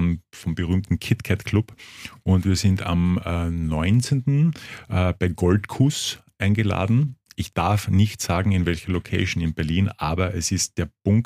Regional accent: Klagenfurt, Carinthia, Austria; Ich komme aus Kärnten, aus Klagenfurt, auch teilweise Bauernfamilie.

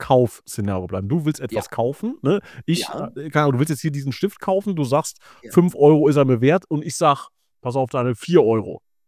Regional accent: Hesse, Germany; oh, ich bin Hesse, ich habe Schwierigkeiten

